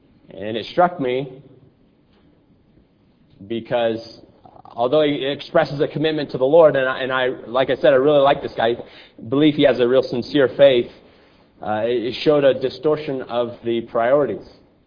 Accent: Phoenix, Arizona, United States; And I grew up in Phoenix watching the Phoenix Suns, so I pay a little bit of attention to the Suns.

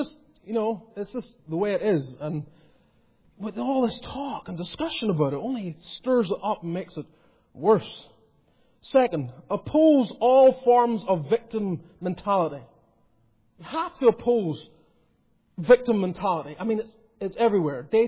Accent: Northern Ireland, United Kingdom; I come from Northern Ireland.

